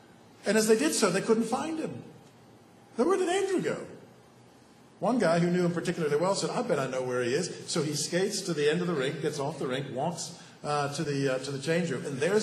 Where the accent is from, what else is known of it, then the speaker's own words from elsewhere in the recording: Toronto, Ontario, Canada; growing up in Toronto, that we did is, we'll surprise you, we played ice hockey. Toronto is actually known as hockey town because it is such a big thing.